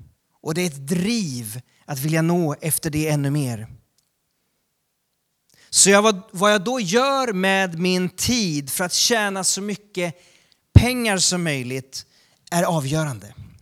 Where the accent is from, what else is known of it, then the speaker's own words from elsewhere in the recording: Sweden; Och som svensk så ska man ju helst inte göra något som ska vara annorlunda eller sticka ut, eller hur?